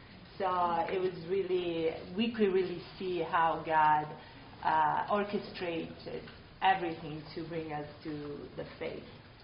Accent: Lombardy, Italy; born there; English is a second language; For me, I was born in Italy, close to Milan. That is one of the main cities in the country.

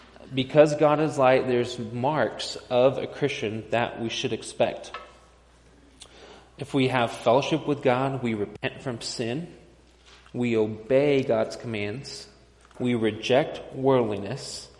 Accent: Texas, United States; now in Montana, United States; most of you will remember that I'm not originally from Montana. I'm from Texas.

